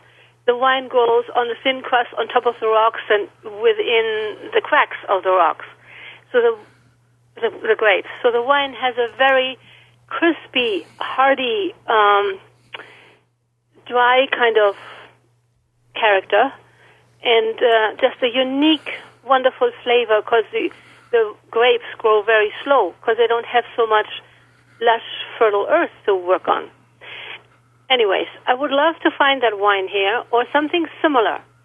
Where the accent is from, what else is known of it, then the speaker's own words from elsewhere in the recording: Germany; English is a second language; moved away as an adult; now in United States; I grew up in Germany and lived there half of my life